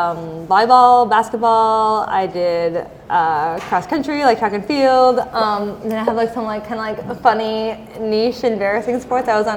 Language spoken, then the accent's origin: English; Canada; I'm Canadian, took yeah. French growing up in at school, and then stopped taking it.